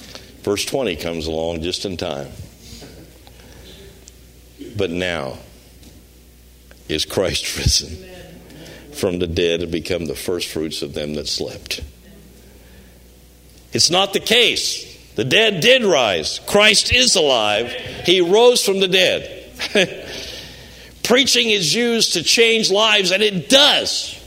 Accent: Kansas, United States; I was raised in Kansas. So I wasn't a farmer, but I had a lot of friends that were.

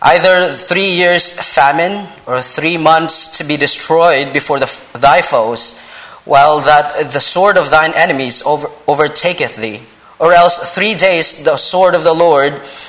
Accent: Philippines; English is a second language; I came from Philippines, so obviously English is not my first language, and I speak two dialects in the Philippines, and I also speak our national language. So there's three of those languages, and definitely it's my fourth. English is my fourth, you know, language.

